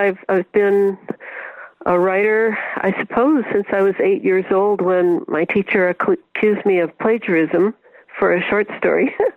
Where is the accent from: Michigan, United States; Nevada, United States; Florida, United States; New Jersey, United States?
Michigan, United States; Detroit; I grew up in an Eastern European neighborhood of about five square blocks in Detroit, Michigan.